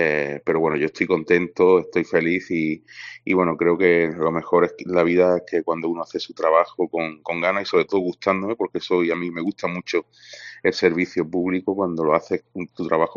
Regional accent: La Herradura, Andalusia, Spain; siempre había querido trabajar en mi pueblo, y yo creo que, bueno, en 2011 se cumplió ese sueño, y la verdad es que la Herradura sufrió un cambio bastante importante. Éramos un pueblo que estaba abandonado

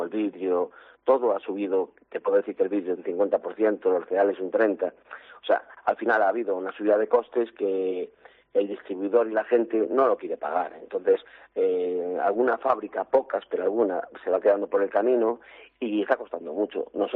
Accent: Ourense, Galicia, Spain; Yo mismo soy de aquí de Ourense y somos gente muy de aquí.

